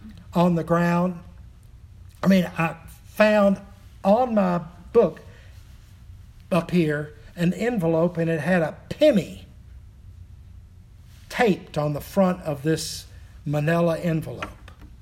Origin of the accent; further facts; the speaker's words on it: Lexington, Kentucky, United States; In 1997, we happened to meet in my hometown of Lexington, Kentucky.